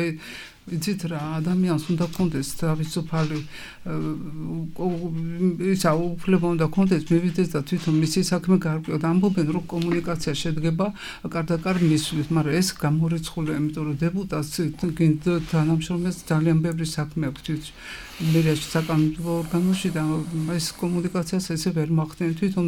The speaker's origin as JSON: {"language": "Georgian", "town": "Batumi", "region": "Adjara", "country": "Georgia", "tie": "born or raised there", "said": "მე დავიბადე ქალაქ ბათუმში, ჩემი ოჯახიც აქ ცხოვრობს. აქ დავამთავრე მესხე საშუალო სკოლა, შემდეგ ილია ჭავჭავაძის სახელობის უნივერსიტეტის უცხოენების ფაკულტეტი"}